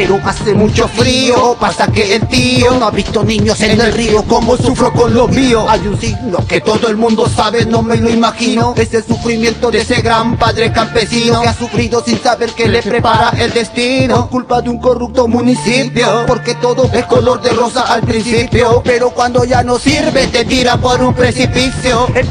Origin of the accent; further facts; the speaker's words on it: Peru; moved away; Yo vengo de Perú, de un lugar donde mi familia también son del campo, tengo familias obreras campesinas